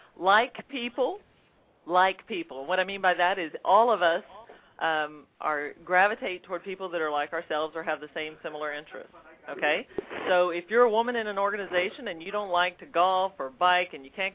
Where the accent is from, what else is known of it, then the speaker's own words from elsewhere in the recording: Oklahoma, United States; Actually, I'm from Oklahoma. I was born and raised on a ranch in Oklahoma.